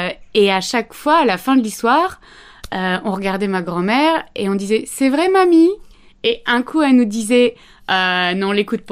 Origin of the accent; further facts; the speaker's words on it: Bordeaux, Nouvelle-Aquitaine, France; C'est pas là où j'ai grandi, de l'autre côté de la banlieue bordelaise